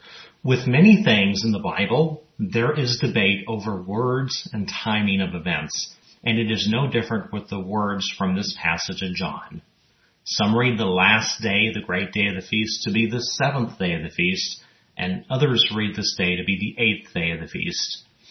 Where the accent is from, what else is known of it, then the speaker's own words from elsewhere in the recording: El Paso, Texas, United States; or even near my hometown of El Paso, Texas